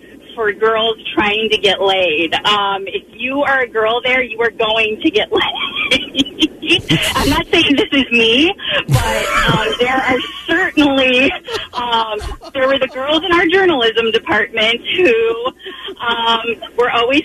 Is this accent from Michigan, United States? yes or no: no; Wisconsin, United States; now in Massachusetts, United States; I'm from Wisconsin, so I went to University of Wisconsin. So I've done all of that under my belt. Came to Massachusetts, where I met my husband